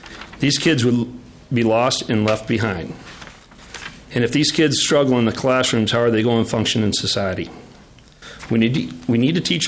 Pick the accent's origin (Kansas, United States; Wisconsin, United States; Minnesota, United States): Minnesota, United States; Buffalo; I'm from Buffalo, Minnesota, and I'm here to testify on Senate Files 652.